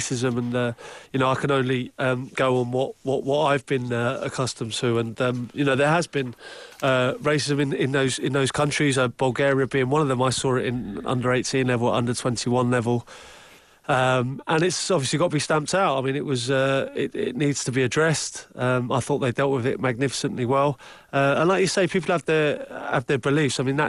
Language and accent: English; England, United Kingdom; being an Englishman myself, it's you know, obviously I'm happy to wear it, and I wear it with pride.